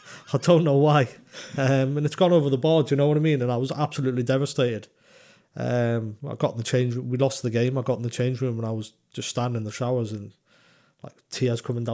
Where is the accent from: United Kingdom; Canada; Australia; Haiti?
United Kingdom; Newcastle, North East England; a Geordie, growing up in Newcastle, he was probably my idol.